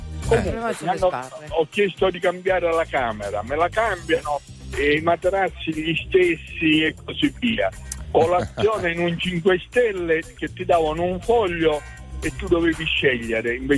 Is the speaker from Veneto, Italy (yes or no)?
no; Ragusa, Sicily, Italy; now in Cesenatico, Italy; io sono siciliano di Ragusa, ma vivo a Cesenatico.